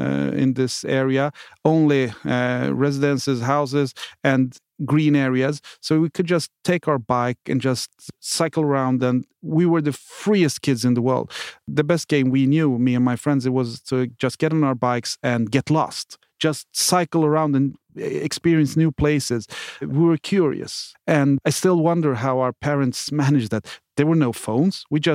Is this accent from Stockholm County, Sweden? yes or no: yes; Stockholm, Stockholm County, Sweden; I was born and raised here in Stockholm.